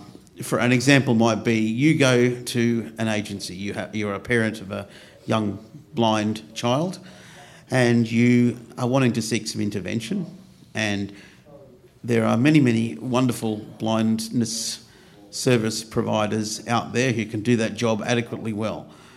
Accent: Queensland, Australia; as you know. I'm from Queensland

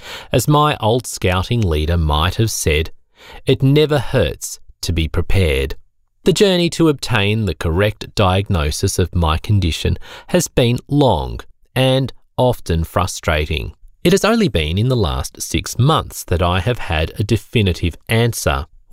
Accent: Brisbane, Queensland, Australia; I grew up in Brisbane, in what would be considered a mainstream family.

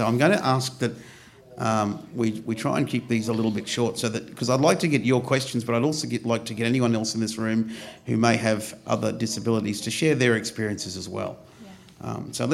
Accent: Queensland, Australia; as you know. I'm from Queensland

